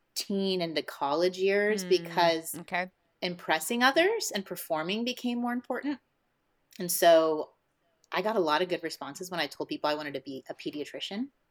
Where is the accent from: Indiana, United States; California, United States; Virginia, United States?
Indiana, United States; Yeah, I grew up in Indiana on 5 acres of land and was homeschooled for a majority of that time.